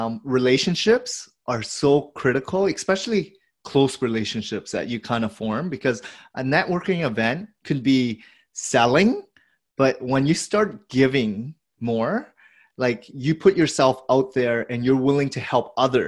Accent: Hamilton, Ontario, Canada; growing up in Hamilton, I didn't really have a lot of mentors or people that I looked up to, because, you know, in that small community, they didn't really have a lot of big companies there

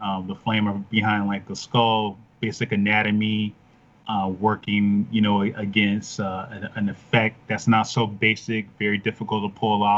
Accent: Chicago, Illinois, United States; Cause, I'm from Chicago originally.

